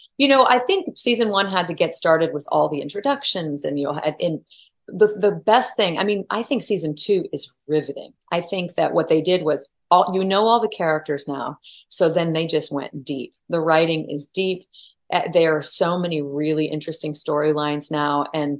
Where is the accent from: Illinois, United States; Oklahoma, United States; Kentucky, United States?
Oklahoma, United States; No, I grew up in Western Oklahoma. I didn't visit New York until I was 21 years old.